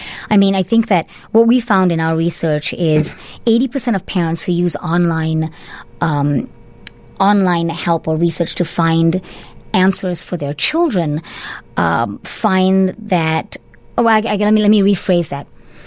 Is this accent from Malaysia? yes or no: yes; Malaysia; now in Chicago, United States; I'm originally from Malaysia